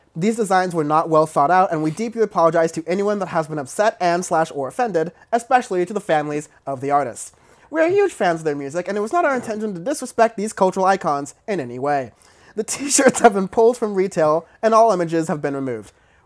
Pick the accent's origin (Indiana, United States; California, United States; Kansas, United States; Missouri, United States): California, United States; Long Beach; We're from South L.A. in a rough sense. He's from Compton. We're from Long Beach.